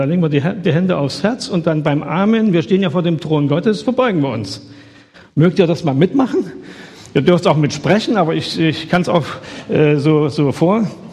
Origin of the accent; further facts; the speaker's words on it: Halle, Saxony-Anhalt, Germany; Das ist der August Hermann Franke in Halle-Saale in meiner Heimatstadt.